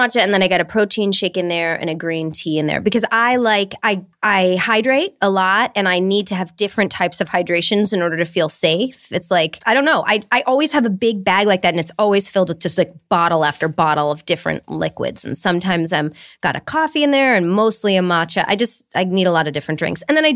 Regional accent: Detroit, Michigan, United States; Yes, the way I was raised. I mean, I grew up in Detroit.

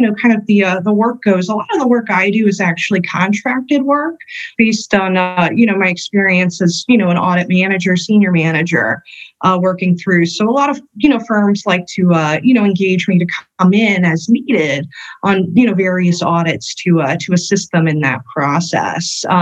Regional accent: Miami, Florida, United States; Yep, born and raised in Miami, South Miami, actually.

